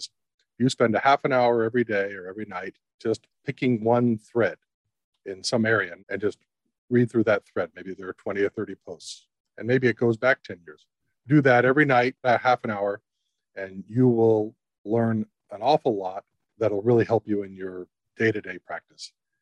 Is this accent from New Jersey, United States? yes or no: no; Allentown, Pennsylvania, United States; I'm from Allentown, Pennsylvania.